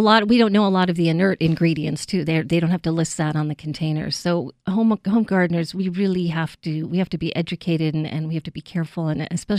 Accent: New York City, New York, United States; I thought they were flowers because I was from New York City, and what did I know?

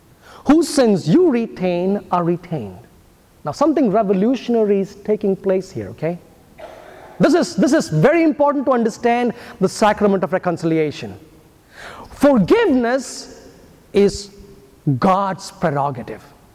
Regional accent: India; first language Hindi; English is a second language; So how cool would it be that I would be speaking in Hindi now, which is my mother tongue, and you would understand it in English?

